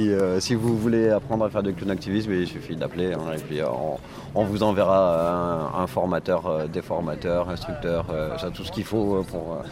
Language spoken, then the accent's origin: French; Toulouse, Occitanie, France; je viens de Toulouse